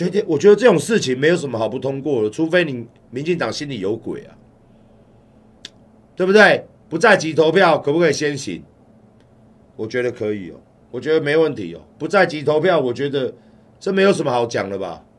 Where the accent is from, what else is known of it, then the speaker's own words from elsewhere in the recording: Taiwan; 现在变成说我们台湾人要去也不让我们去啊。